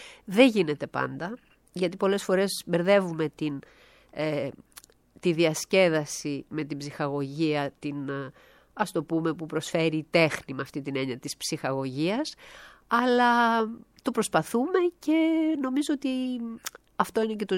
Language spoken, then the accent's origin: Greek; Thessaloniki, Central Macedonia, Greece; now in Athens, Greece; Όμορφη Θεσσαλονίκη, έτσι. Πάνω απ' όλα η πατρίδα μου, εκεί γεννήθηκα, εκεί σπούδασα.